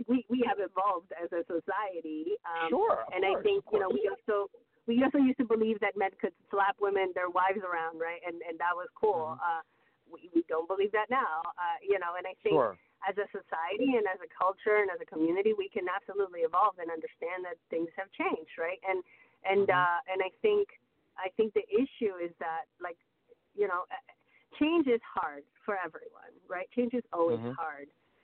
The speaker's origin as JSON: {"language": "English", "town": "Santo Domingo", "region": "Santo Domingo de los Tsáchilas", "country": "Ecuador", "tie": "born or raised there", "also_born_or_lived": "Quito", "said": "I actually was born in, I was born in Quito, but I was raised in Santo Domingo, and Santo Domingo actually has, and this is city of Santo Domingo, not Dominican Republic"}